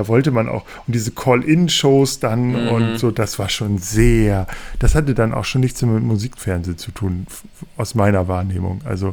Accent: Hanover, Lower Saxony, Germany; Als Hannoveraner nehme ich

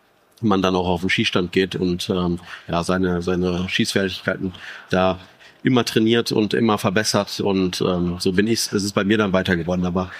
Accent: Witten, North Rhine-Westphalia, Germany; Ich komme tatsächlich hier aus Witten, beziehungsweise direkt an der Grenze von Dortmund.

